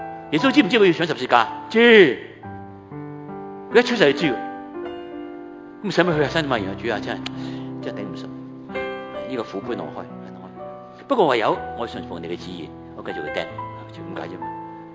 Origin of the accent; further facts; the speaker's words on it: China; 我哋中國人